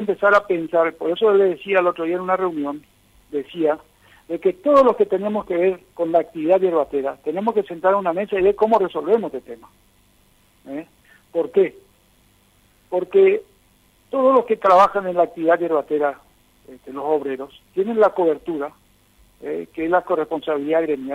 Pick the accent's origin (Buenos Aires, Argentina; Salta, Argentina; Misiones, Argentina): Misiones, Argentina; Andresito; acá en mi pueblo, en Andresito, hay trabajo.